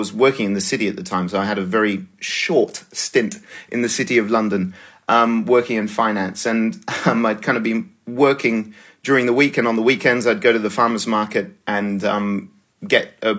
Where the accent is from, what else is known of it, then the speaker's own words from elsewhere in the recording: Sydney, New South Wales, Australia; now in Cognac, France; So I grew up in Australia. My dad is French-Tunisian. My mum is first-generation Australian, but with a European background. And so I kind of grew up in a European bubble in Sydney.